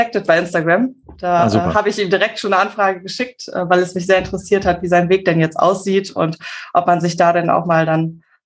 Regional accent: Ratingen, North Rhine-Westphalia, Germany; Ich komme aus Ratingen.

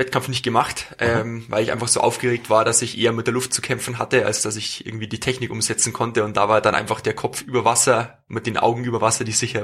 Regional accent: Bavaria, Germany; Genau, also ich komme aus dem tiefsten Bayern, nahe der österreichischen Grenze vom schönen Chiemsee.

